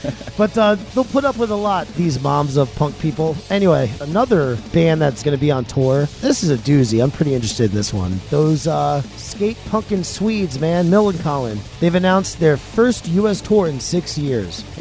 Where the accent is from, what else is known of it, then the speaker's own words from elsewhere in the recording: Florida, United States; Can I just tell you, I'm from Florida